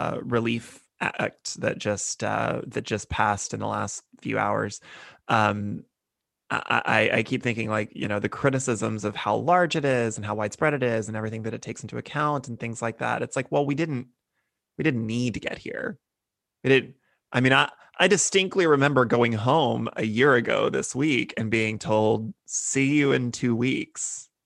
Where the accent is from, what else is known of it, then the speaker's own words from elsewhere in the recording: Texas, United States; I'm from Texas, so it's difficult sometimes to see folks say, well, gosh, this is what you guys get for living in a red state